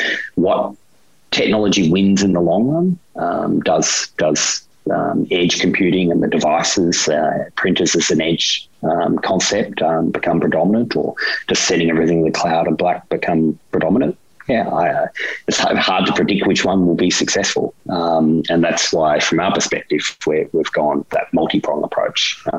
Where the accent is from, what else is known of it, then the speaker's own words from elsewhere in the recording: Australia; as an Australian on the opposite side of the world